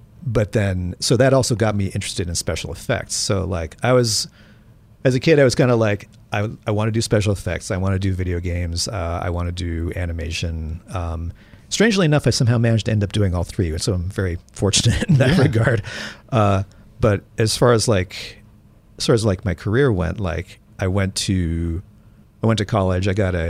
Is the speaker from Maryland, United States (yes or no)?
yes; Maryland, United States; now in Los Angeles, United States; I lived in Maryland originally.